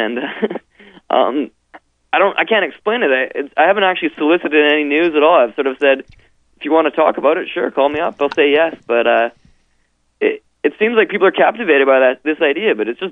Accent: Vancouver, British Columbia, Canada; now in Montreal, Canada; I'm from Vancouver.

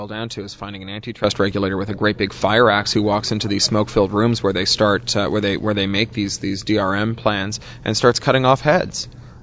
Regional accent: Toronto, Ontario, Canada; we grew up with in Toronto

